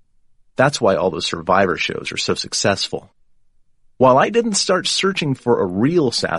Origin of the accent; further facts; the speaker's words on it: California, United States; Growing up in California, I'd go camping a lot with my family, especially in Sequoia National Park.